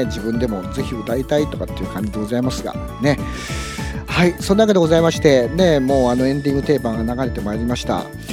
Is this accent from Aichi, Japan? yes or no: yes; Aichi, Japan; 私愛知県の人なんですよ本当は